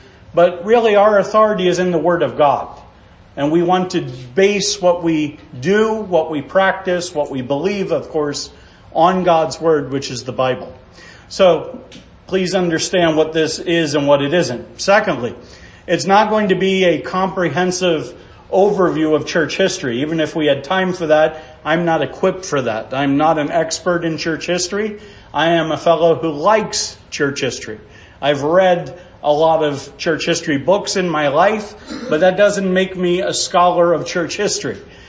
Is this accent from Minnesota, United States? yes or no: no; Birdsboro, Pennsylvania, United States; from Birdsboro, Pennsylvania.